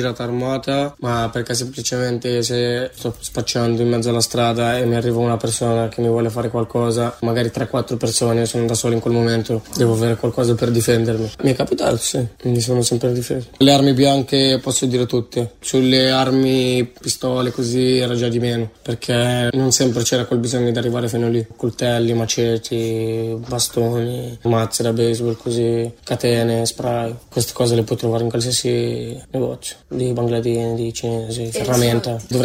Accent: Milan, Lombardy, Italy; Io ho 16 anni, sono cresciuto a Milano, in via Padova.

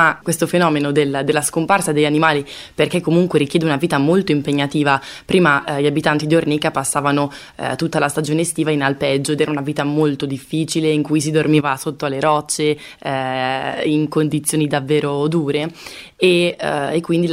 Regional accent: Bergamo, Lombardy, Italy; born or raised there

